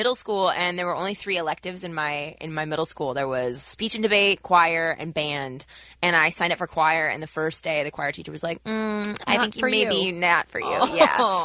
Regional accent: Texas, United States; I grew up in Texas. My parents immigrated from South America when I was 2.

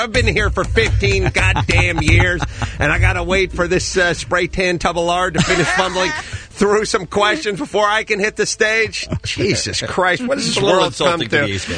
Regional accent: North Hollywood, California, United States; I'm from North Hollywood. I went to Valley College, and I put on academic probation.

